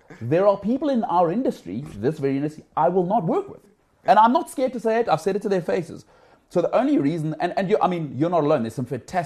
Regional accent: South Africa; That's lekker for me as a South African in a competitive sense

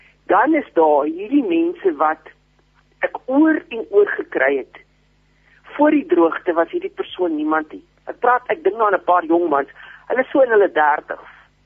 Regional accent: Namibia; ek kom van boere mense, ons kom van Namibia

